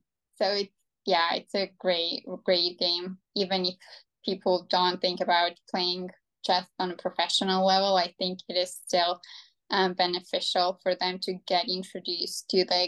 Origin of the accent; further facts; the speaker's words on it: Georgia; English is a second language; now in United States; I am originally from Georgia, right? And Georgia is famous for having female strong female players.